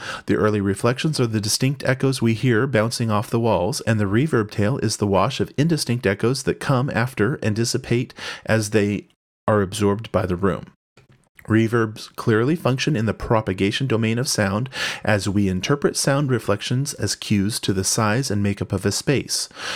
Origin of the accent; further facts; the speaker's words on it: San Francisco, California, United States; from the East Bay area of San Francisco, California.